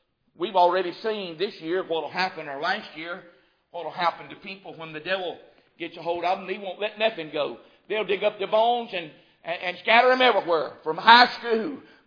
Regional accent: Bush, Louisiana, United States; now in Mississippi, United States; So I came from Bush, Louisiana. In fact, that's where I was born, was in Louisiana. And I got converted to Mississippi many years later.

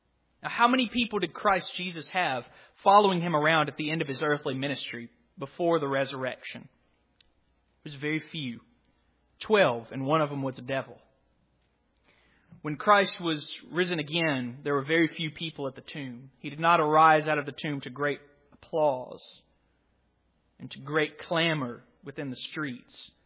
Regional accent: Gulf Coast, United States; I am originally from the Gulf Coast, of course, and I spent many a weekend in New Orleans, Louisiana as well.

